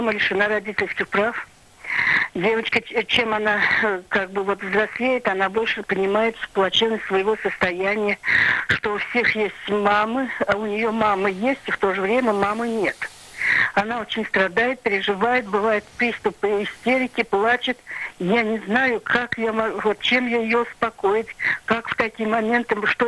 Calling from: Bashkortostan, Russia; Я звоню из Башкирии.

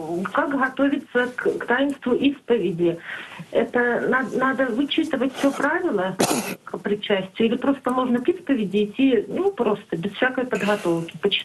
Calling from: Belarus; Я звоню из Беларуси

